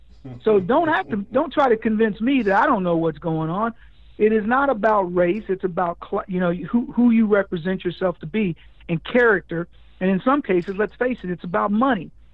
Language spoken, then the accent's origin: English; the South, United States; Look, I grew up as a kid in the 60s. I grew up in the South.